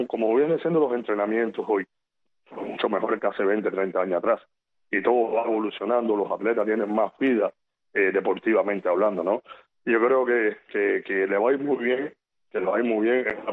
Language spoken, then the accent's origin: Spanish; Cuba; como buen cubano